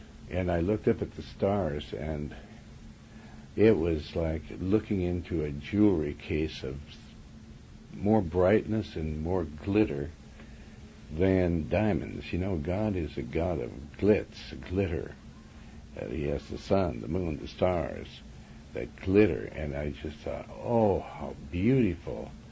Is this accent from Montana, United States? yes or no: yes; Windham, Montana, United States; also born or lived in Joplin, Missouri; I come from a little town in Montana. I remember when I was a small child that we moved from Joplin, Missouri, where I was born, and my brother Danny was born, and we went to Windham, Montana.